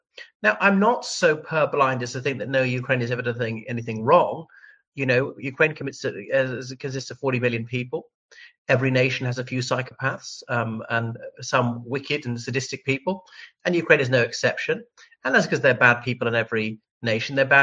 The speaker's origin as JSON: {"language": "English", "country": "Ireland", "said": "from Ireland."}